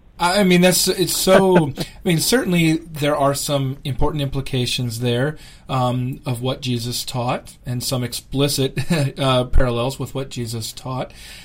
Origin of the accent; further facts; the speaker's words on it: South Dakota, United States; But I grew up in South Dakota, and I tell people all the time, I'm from South Dakota, and they repeat back to me, "Oh, North Dakota, what's that like?"